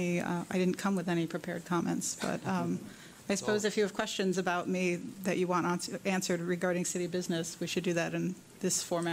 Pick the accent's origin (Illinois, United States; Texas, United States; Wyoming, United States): Illinois, United States; Glen Ellyn; also born or lived in Minneapolis, Minnesota; now in Grover Beach, United States; I've lived in Grover Beach for about 6 years. I moved from Minneapolis, Minnesota, and grew up in a suburb of Chicago called Glen Ellen